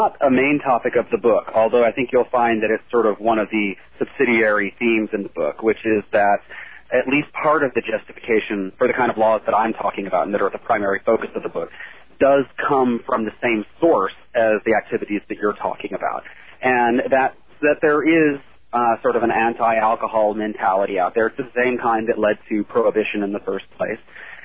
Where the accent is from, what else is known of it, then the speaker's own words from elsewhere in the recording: Texas, United States; now in California, United States; Actually, I grew up in Texas, and now I live in California, so I can kind of compare.